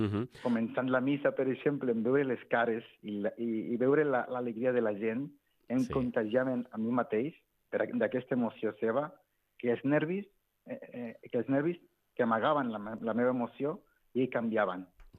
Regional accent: Ixtlán del Río, Nayarit, Mexico; Jo he nascut a Mèxic, com ja ho has mencionat molt bé, i amb molta il·lusió de treballar i fer el bé. Clar, vinc d'un poblet molt petit, que és Ixtlán del Río

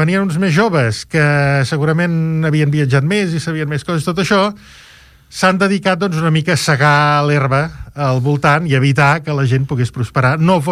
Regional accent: Girona, Catalonia, Spain; jo soc de Girona, i per tant el meu alcalde durant 23 anys, Joaquim Nadal

